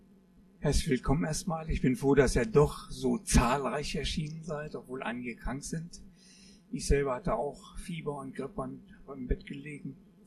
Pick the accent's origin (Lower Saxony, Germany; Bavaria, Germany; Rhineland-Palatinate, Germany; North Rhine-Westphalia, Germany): Lower Saxony, Germany; Braunschweig; now in Wolfsburg, Germany; Und ich komme aus Braunschweig. Braunschweig hat eine lange Geschichte. Ich habe mich sehr mit der Geschichte beschäftigt und war auch froh, Braunschweig zu sein. Dann sind wir nach Wolfsburg gekommen, nach Reisling, und waren sehr froh, in Reisling zu sein.